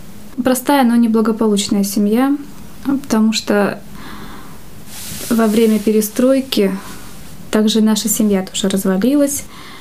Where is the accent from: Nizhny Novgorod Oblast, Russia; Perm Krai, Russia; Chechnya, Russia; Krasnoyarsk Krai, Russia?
Krasnoyarsk Krai, Russia; Я сама из Сибири, из Красноярского края. У нас неблагоустроенная квартира, нам надо было топить печки, носить воду.